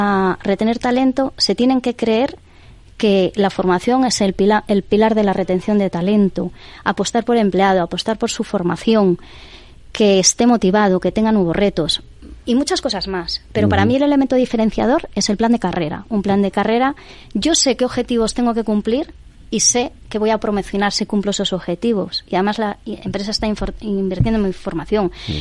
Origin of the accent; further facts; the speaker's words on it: Vigo, Galicia, Spain; la primera oficina la abrimos en Vigo, que es de donde soy yo